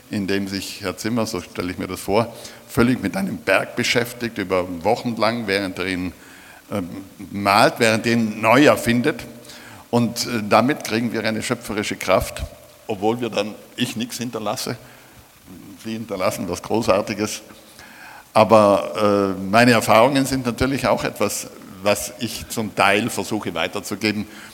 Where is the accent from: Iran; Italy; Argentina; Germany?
Italy; Villnöss, Trentino-Alto Adige; das Vilnöstal, wo ich groß geworden bin, wo ein paar hundert Bauern lebten und ein paar Handwerker